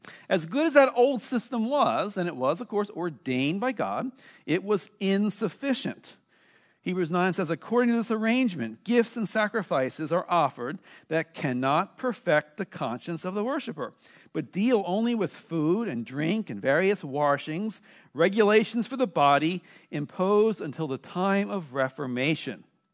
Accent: Maryland, United States; Now, the church that I grew up in Maryland, was filled with symbols.

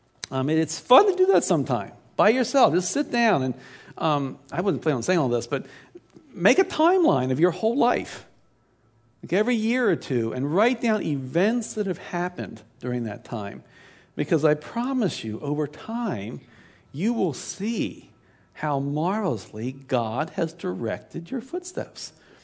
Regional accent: Baltimore, Maryland, United States; When I was growing up in Baltimore, I went to a Lutheran church

